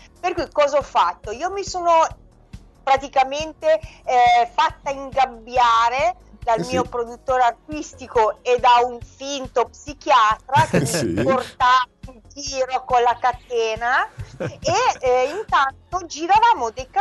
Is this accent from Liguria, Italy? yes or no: no; Milan, Lombardy, Italy; born there; now in Senigallia, Italy; io sono nata a Milano, per cui si può dire milanese, mamma pugliese di Foggia, Ortanovo, provincia di Foggia, papà di Castelgiuvigiano